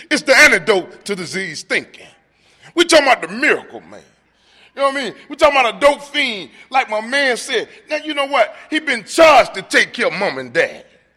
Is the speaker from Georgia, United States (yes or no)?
yes; Atlanta, Georgia, United States; I'm from Atlanta, and I'm so happy to be amongst my family.